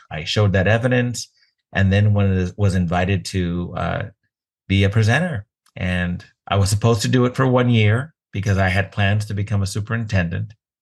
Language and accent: English; California, United States; schools in my home state of California